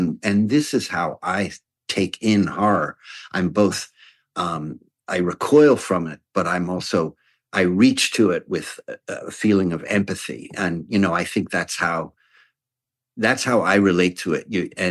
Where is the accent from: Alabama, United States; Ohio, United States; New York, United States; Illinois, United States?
New York, United States; And then I would go to the movies because I grew up in New York.